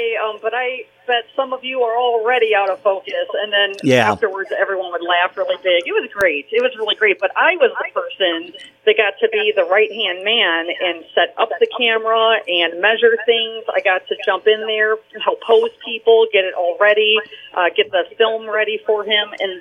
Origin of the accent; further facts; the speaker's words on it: Cedar Lake, Indiana, United States; now in Crown Point, United States; I grew up in Cedar Lake, and I live here in Crown Point now, but I grew up in Cedar Lake, and I was an art kid. I went to Crown Point High School.